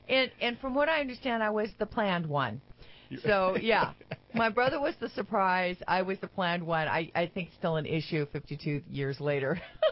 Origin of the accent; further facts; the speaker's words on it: North Carolina, United States; born there; So I was born in North Carolina, and I've had a great life.